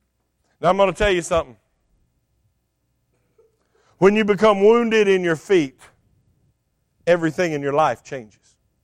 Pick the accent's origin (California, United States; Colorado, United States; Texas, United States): Texas, United States; And when we first got married, we would walk into Walmart, and I'm from Texas, and I stroll.